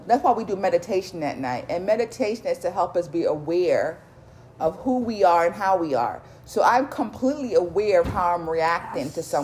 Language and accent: English; Harlem, New York, United States; Because I grew up in Harlem. Harlem is the black mecca, but it also changed into an area with infestation of drugs